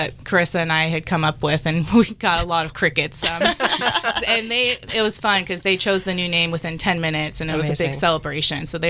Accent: California, United States; I grew up here in Sonoma County, planted our vineyard when I was about 10

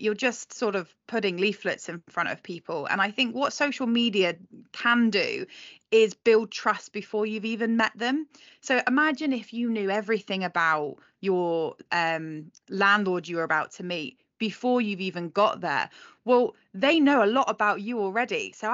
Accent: United Kingdom; we're incredibly, as British people, we are incredibly guilty of feeling like we owe people something.

